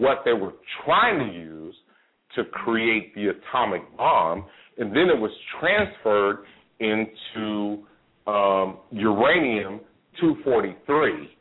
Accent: California, United States; I'm from Northern California.

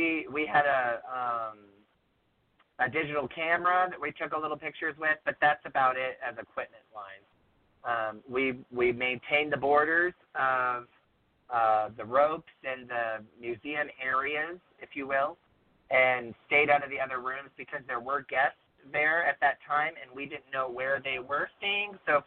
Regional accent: the South, United States; I'm a boy from the South, so I love a good sassafras.

